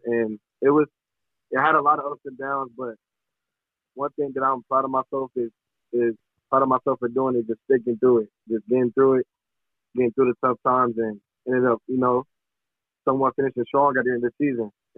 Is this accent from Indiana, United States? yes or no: yes; Indianapolis, Indiana, United States; growing up in Indianapolis, I went to a private school, coming up, and then I went to a high school called Lawrence North for 2 years before I ended up making a move to Wasatch.